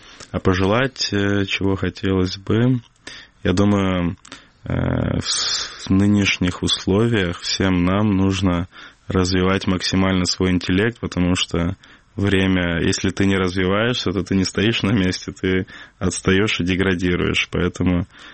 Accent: Crimea, Ukraine; moved away; я после переезда из Крыма, не переезда, на временное, скажем так, на обучение, когда выехал в Киев, у меня обострилась моя крымско-татарскость

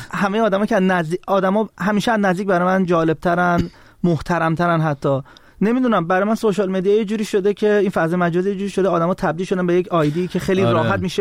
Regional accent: Tehran, Tehran Province, Iran; now in abroad; من چون خودم بچه اکباتان هم خیلی برام مهم

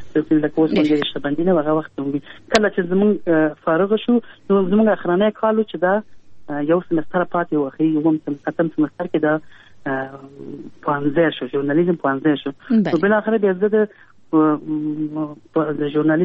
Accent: Kabul, Afghanistan; ما زه په کابل کې پیدا یم، په دې لاسو د دې کال ورکم کال کې پیدا یم.

